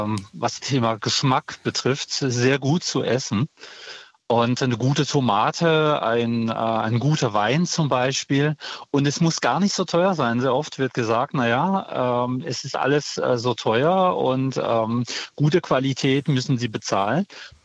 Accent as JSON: {"language": "German", "region": "Grand Est", "country": "France", "tie": "born or raised there", "moved": "yes", "lives_now": "Germany", "said": "ich bin ja gebürtiger Elsässer und wohne jetzt schon ein Vierteljahrhundert in Württemberg."}